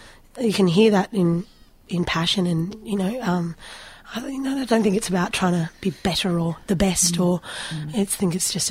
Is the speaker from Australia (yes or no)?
yes; Canberra, Australian Capital Territory, Australia; also born or lived in Melbourne; now in Ulladulla, Australia; I grew up in Canberra.